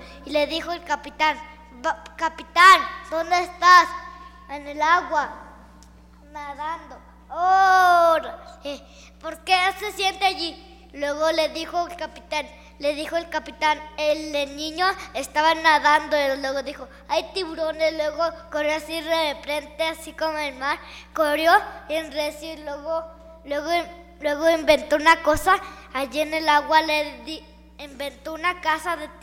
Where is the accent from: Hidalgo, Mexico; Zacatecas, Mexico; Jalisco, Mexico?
Zacatecas, Mexico; Chalchihuites; soy de Chachihuite. Vengo a contarles una historia.